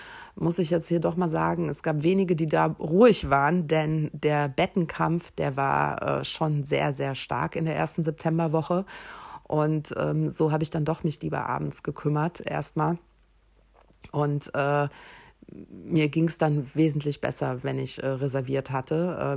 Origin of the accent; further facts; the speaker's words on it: Düsseldorf, North Rhine-Westphalia, Germany; habe eben jemanden aus Düsseldorf getroffen. Und das war auch schon schön in der Ferne dort jemanden aus meiner Heimatstadt zu treffen